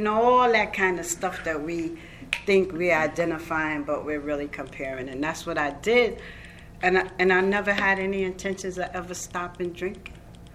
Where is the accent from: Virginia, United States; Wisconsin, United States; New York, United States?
New York, United States; I grew up in New York, and I thought an alcoholic was the bum who slept in the street